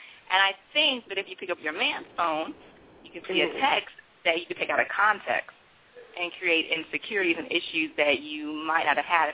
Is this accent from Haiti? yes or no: yes; Haiti; I'm like a Jamaican, but I'm Haitian.